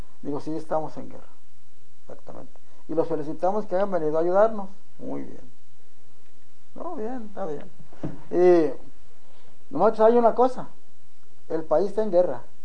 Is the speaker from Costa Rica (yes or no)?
no; Valparaíso, Zacatecas, Mexico; born there; Nací en Valparaíso, estado de Zacatecas. Nací el 21 de septiembre de 1916.